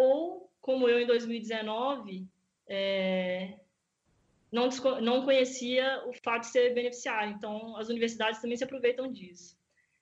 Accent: Brazil; now in Aveiro, Portugal; eu estudo na Universidade de Aveiro, estou no terceiro ano da licenciatura em Engenharia Informática e sou brasileira.

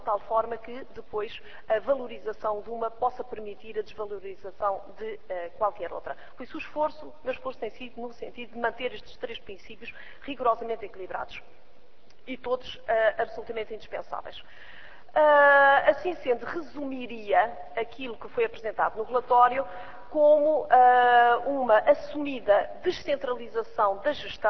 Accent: Portugal; enquanto portuguesa

